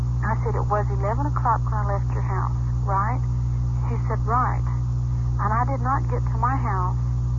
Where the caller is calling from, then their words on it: Farmington, New Mexico, United States; From Farmington, New Mexico.